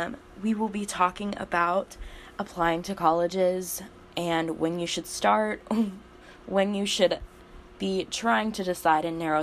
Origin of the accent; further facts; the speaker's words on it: Tulsa, Oklahoma, United States; So first, to introduce myself, I'm from Tulsa, Oklahoma.